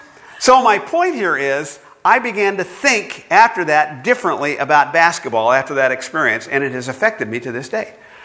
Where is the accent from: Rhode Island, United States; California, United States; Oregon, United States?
California, United States; Bakersfield; and where I grew up in Bakersfield back then, they had a lot of basketball teams in high school.